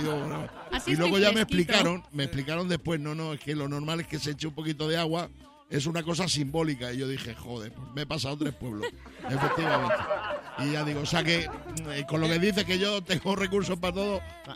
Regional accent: Badajoz, Extremadura, Spain; Pero claro, yo soy muy bruto, yo soy de Badajoz, tío.

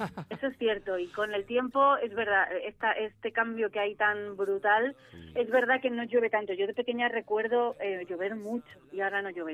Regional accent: Torrelavega, Cantabria, Spain; Eso es. Soy de Torrelavega, sí.

